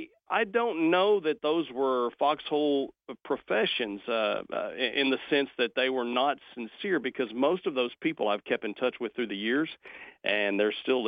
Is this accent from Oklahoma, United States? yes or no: yes; Oklahoma, United States; I am, actually, yes. I grew up in Oklahoma, and God called me to ministry, and I was in the military when God called me to ministry.